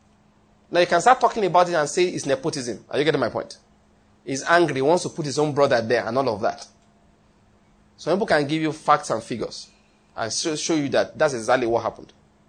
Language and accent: English; Ondo, Nigeria; I'm from Ondo State. Anyway, I'm Yoruba, Hittite, Amoriteness, you know, we talked about that before.